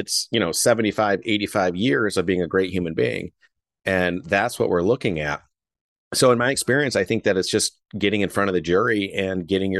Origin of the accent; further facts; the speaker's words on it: Flint, Michigan, United States; I'm from Flint, Michigan. I couldn't be more northern.